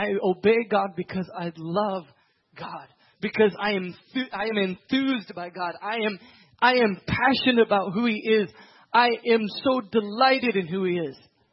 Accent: Tanzania; I grew up in Tanzania

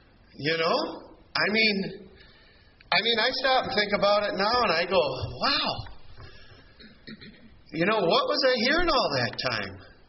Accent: Iowa, United States; also born or lived in Minnesota; live, and I think it happened to be a Lutheran church, which I was brought up in. You know, and when we moved from Iowa to Minnesota, you had to find a Missouri Senate church, you know, to belong to.

